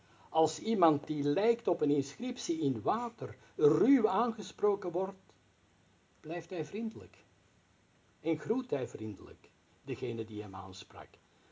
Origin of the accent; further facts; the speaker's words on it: Antwerp, Flanders, Belgium; ik kom zelf ook, ik ben ook Belg en kom ook uit Antwerpen.